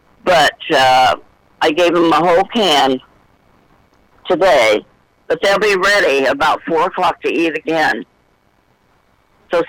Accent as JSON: {"language": "English", "region": "Delaware", "country": "United States", "said": "ever since I was 9 years old in Delaware. I'm from Delaware."}